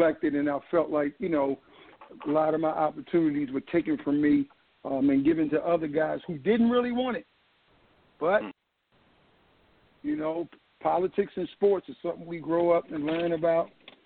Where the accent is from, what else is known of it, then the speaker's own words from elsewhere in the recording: Baltimore, Maryland, United States; You know, I'm from Baltimore, so, you know, Maryland just meant everything.